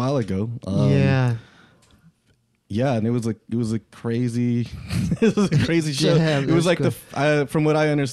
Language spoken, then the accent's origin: English; California, United States; I was born and raised in the Orange County area.